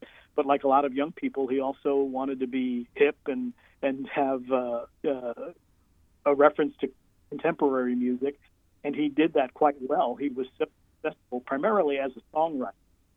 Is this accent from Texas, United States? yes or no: no; New York City, New York, United States; Growing up in New York City, but of Cuban immigrant parents, I heard a lot of the music of their lifetime.